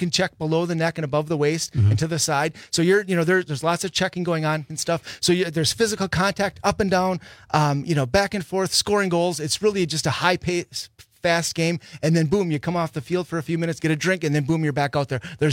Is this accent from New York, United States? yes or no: no; Neenah, Wisconsin, United States; We moved back up here to the Valley. I'm from Neenah originally